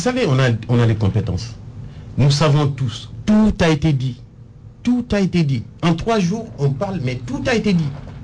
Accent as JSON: {"language": "French", "region": "Tambacounda", "country": "Senegal", "tie": "born or raised there", "said": "je suis natif de Tamba"}